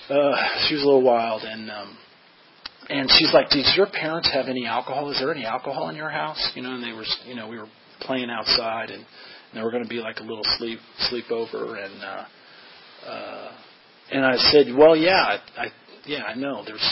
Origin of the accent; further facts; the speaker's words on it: Denver, Colorado, United States; So I want to tell you that I grew up in Denver, Colorado, and I was raised in a somewhat, I don't know, I guess you would call it a broken home.